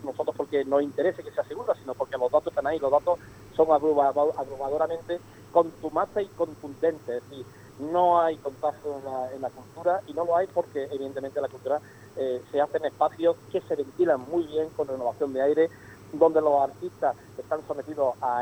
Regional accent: Andújar, Andalusia, Spain; yo no soy de Córdoba, soy de Andújar, Jaén, pero adoro Priego de Córdoba

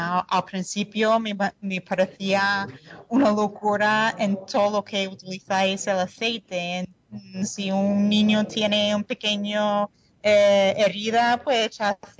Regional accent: New Jersey, United States; Spanish is a second language; Soy de New Jersey, pero me enamoré gracias a ella.

